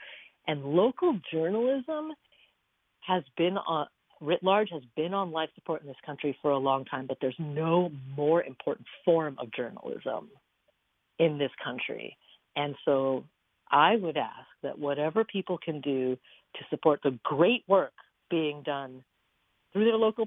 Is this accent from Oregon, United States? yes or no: yes; Oregon, United States; because growing up in Oregon, I will always be profoundly connected to the Pacific Northwest of this country.